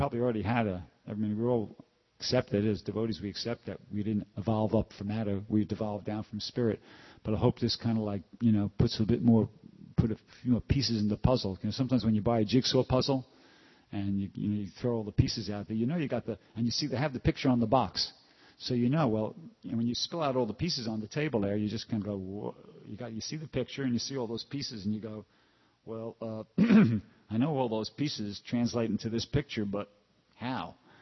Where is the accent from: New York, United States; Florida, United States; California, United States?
New York, United States; I'm from New York, like you.